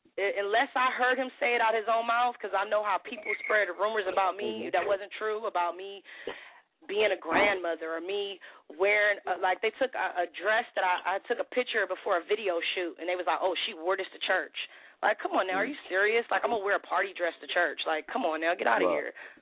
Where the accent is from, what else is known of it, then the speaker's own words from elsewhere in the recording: Oakland, California, United States; I'm from Oakland. I'm from West Oakland, California.